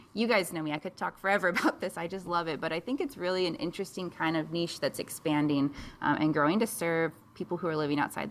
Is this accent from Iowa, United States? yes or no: yes; Iowa, United States; Yeah, so I grew up in Iowa, in small town Iowa